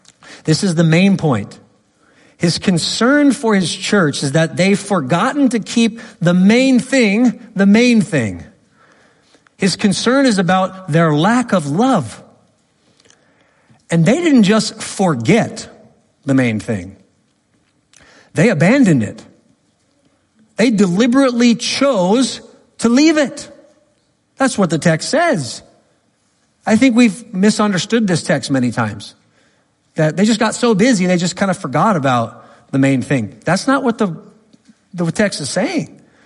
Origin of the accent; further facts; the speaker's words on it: California, United States; I'm from California, by the way, so I can say that.